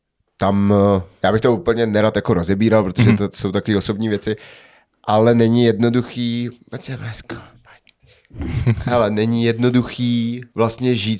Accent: Hradec Králové, Hradec Králové Region, Czechia; also born or lived in Brno; Hele, původem jsem z Hradce Králové.

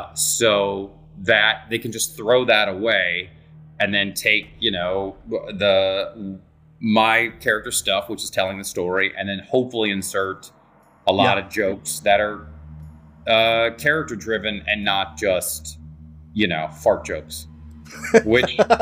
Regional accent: Mercer Island, Washington, United States; But when people hear I'm from Mercer Island, they go, oh, well, look at you.

